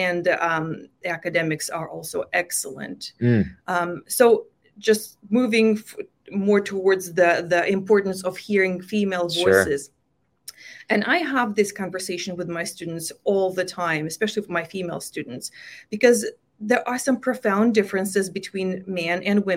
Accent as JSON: {"language": "English", "town": "Vilnius", "region": "Vilnius County", "country": "Lithuania", "tie": "born or raised there", "moved": "as an adult", "lives_now": "United States", "said": "I was born and raised in Vilnius, Lithuania, and actually I got my undergrad from there, from the Mykolas Romeris University, and my undergrad is in public administration. And I married an American, and I moved to the States"}